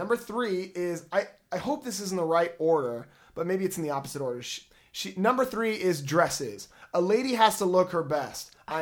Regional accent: Santa Cruz, California, United States; I am from Santa Cruz, and there's a little bit of some liberal roots there, and you just kind of learn about recycling and that kind of stuff.

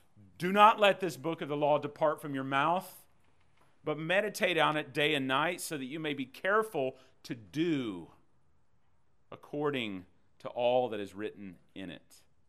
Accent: Texas, United States; I'm from Texas, man. The cow's all over the place.

